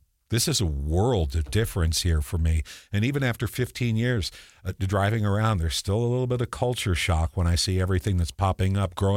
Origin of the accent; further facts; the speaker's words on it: New Jersey, United States; I'm a New Jersey boy.